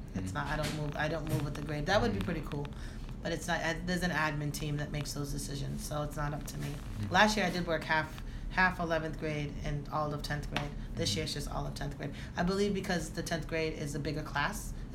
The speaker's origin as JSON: {"language": "English", "town": "Cambridge", "region": "Massachusetts", "country": "United States", "lives_now": "Boston, United States", "said": "I'm from Cambridge, Massachusetts."}